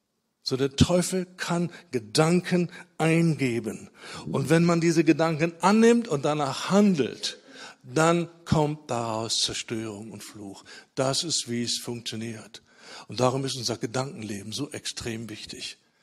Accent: North Rhine-Westphalia, Germany; Ist mit dem Klassenbus bis wieder in meine Heimatstadt gefahren, ins schöne Ostwestfalen.

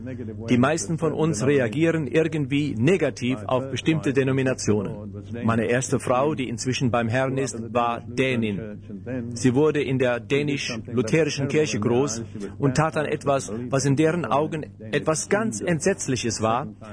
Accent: United Kingdom; Ich stamme aus Großbritannien. Ich kann euch sagen, dass die Briten auch ihre Vorurteile haben. In meiner Kindheit bekam ich viele davon mit auf den Weg.

